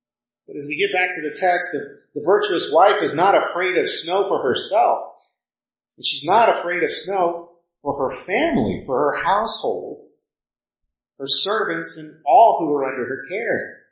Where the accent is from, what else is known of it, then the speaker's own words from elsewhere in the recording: Texas, United States; I grew up in Texas. I was never particularly scared of snowfall.